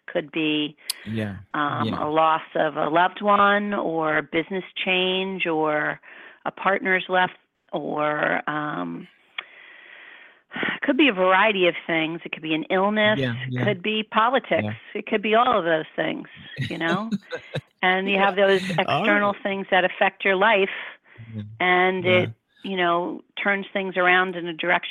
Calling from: New Jersey, United States; I am calling from the Jersey Shore.

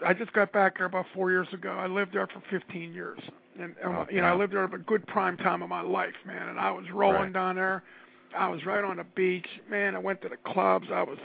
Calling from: Pittsburgh, Pennsylvania, United States; Pittsburgh.

